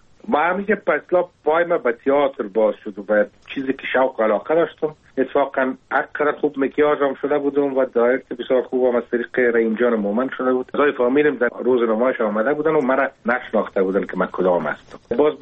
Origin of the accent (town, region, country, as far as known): Kabul, Afghanistan; born or raised there